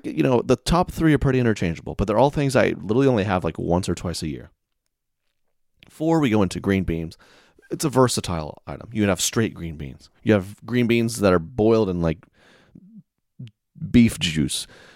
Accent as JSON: {"language": "English", "region": "the South", "country": "United States", "said": "You know, I'm from the South. We're getting the whole shebang."}